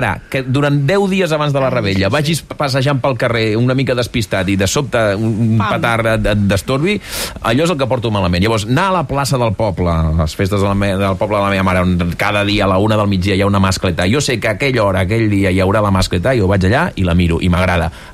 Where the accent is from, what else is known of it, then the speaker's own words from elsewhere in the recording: Valencia, Valencian Community, Spain; jo sóc valencià, tot i que no m'hi considero, diguem-ne, però sóc nascut a València i tota la meva família és valenciana